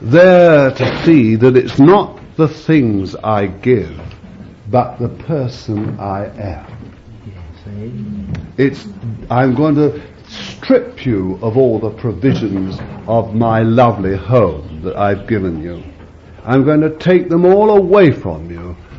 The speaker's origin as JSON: {"language": "English", "region": "England", "country": "United Kingdom", "said": "I'm an Englishman, see, I live here"}